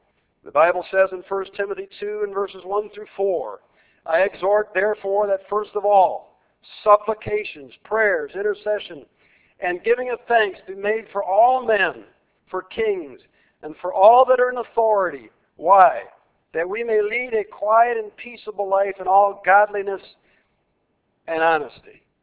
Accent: United States; And we need then, because we are American citizens, we need to be concerned for our country.

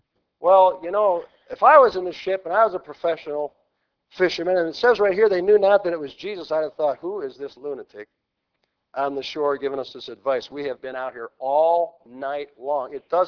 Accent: Orchard Park, United States; I grew up over in Orchard Park. I took my Bible to school every day. Went to the public school.

